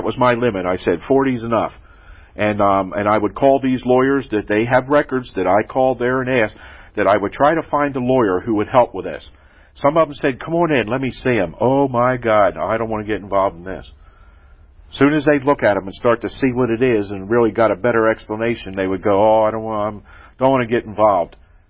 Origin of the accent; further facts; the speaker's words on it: United States; I hugged it, because I'm an American. This is my country